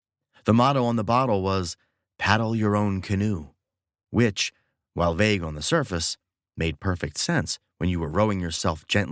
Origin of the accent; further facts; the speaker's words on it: New Jersey, United States; I am from New Jersey, you know.